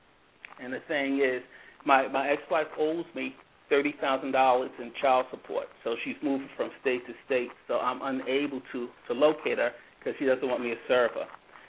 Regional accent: New York, United States; now in Georgia, United States; I live in Georgia now, but I'm from New York.

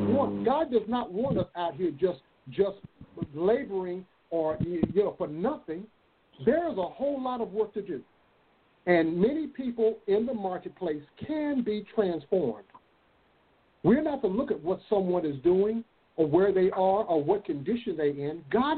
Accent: Princeton, West Virginia, United States; that I grew up in Princeton, West Virginia

